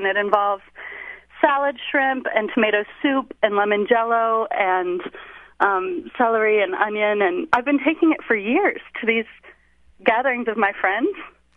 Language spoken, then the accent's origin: English; Southern United States, United States; now in Minnesota, United States; You know, I'm a Southerner living in Minnesota, so.